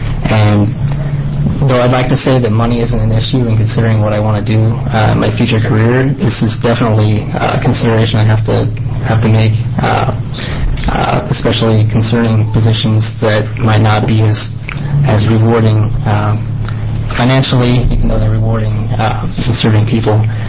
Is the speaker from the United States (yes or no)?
yes; Roseburg, Oregon, United States; I'm an Oregon native. I grew up just outside of Roseburg, Oregon, and went to Oregon State University.